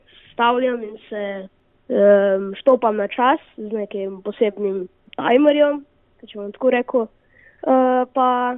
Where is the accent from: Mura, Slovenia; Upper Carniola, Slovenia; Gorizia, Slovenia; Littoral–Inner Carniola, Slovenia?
Littoral–Inner Carniola, Slovenia; Postojna; accent: Postojna; če imam kakšne napake z mojim postojnskim naglasom